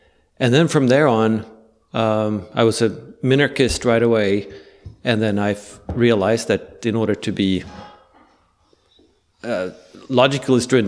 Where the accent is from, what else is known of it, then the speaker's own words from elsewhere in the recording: Sweden; So I guess the place and time to start for me is where I grew up in Sweden